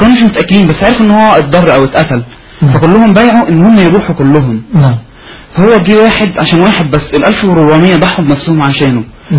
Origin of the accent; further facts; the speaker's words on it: Egypt; طب إحنا مصريين مالناش دعوة بيهم